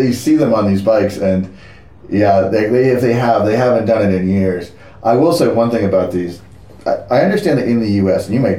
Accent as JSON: {"language": "English", "region": "New Hampshire", "country": "United States", "tie": "born or raised there", "said": "I grew up in New Hampshire."}